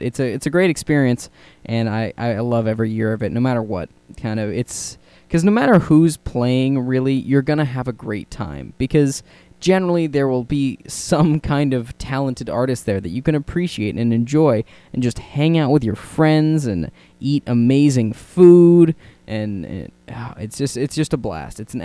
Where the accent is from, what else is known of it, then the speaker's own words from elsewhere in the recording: Sacramento, California, United States; we're from Sacramento, so it's only a 2.5-hour drive, but we had no idea what we're doing.